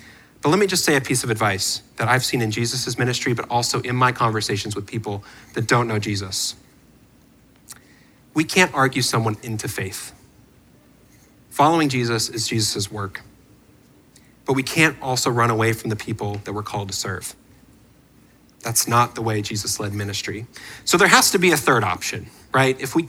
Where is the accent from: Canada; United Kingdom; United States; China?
Canada; I'm Canadian, okay? So I can say that. And I'm from Canada. And when I was growing up, this is often how when I told people I was from Canada, they would respond.